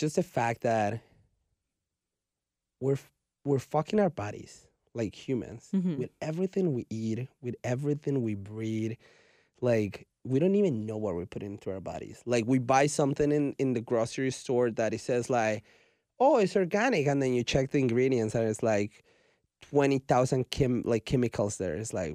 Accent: Colombia; accent: Colombian; English is a second language; You tried to copy my Colombian accent at the beginning of the show.

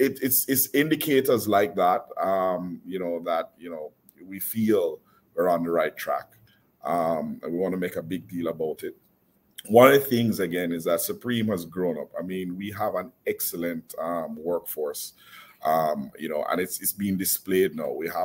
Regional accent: Jamaica; I'm like, dude, we're from Jamaica. We had interest rates at 120% and made money.

